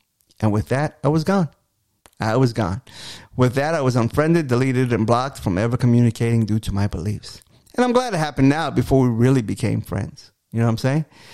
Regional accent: New York, United States; growing up in New York, I was a Mets fan. My neighbor was a Yankees fan. My other buddy was a Phillies fan.

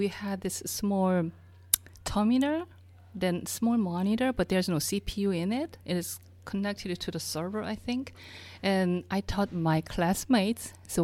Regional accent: South Korea; English is a second language; I grew up in South Korea, and it was a third world country at that time.

